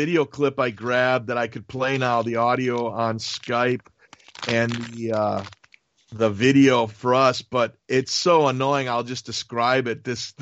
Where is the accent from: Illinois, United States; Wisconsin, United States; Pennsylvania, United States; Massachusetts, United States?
Wisconsin, United States; Where I was born and raised in Wisconsin